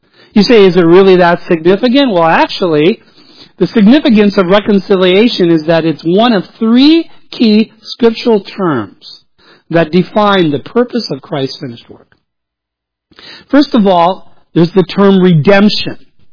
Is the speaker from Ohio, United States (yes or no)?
no; Minnesota, United States; Though I came from the Iron Range of Minnesota, who has their own form of grammar, per se.